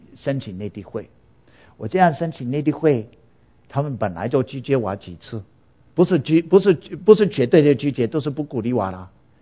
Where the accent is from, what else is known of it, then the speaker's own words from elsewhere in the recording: United States; Chinese is a second language; 我是土生土长美国人